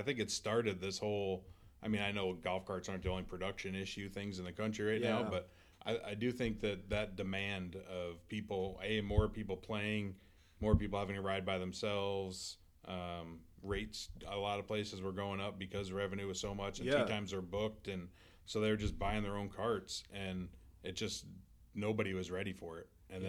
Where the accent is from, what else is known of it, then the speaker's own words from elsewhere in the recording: New York, United States; I grew up in New York, and we had a couple decent Muni courses